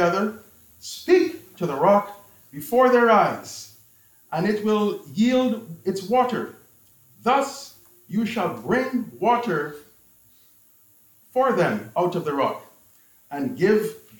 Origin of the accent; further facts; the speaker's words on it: Guyana; I recall when I was a young child growing up in Guyana